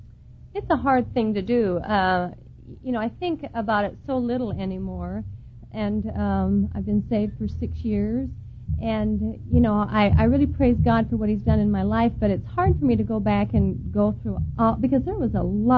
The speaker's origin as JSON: {"language": "English", "region": "Idaho", "country": "United States", "tie": "born or raised there", "also_born_or_lived": "Utah", "said": "I was born in the Mormon church. My family has been, especially my father's family, have been Mormon since the very beginning of the church. And so I have a great Mormon heritage. And I grew up and never knew anything else. We lived in Idaho and in Utah."}